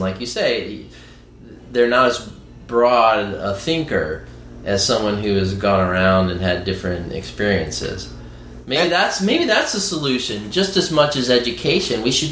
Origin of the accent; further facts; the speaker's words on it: the South, United States; because I am from the South. I mean, I used to live... like a block away from a statue of Robert E. Lee.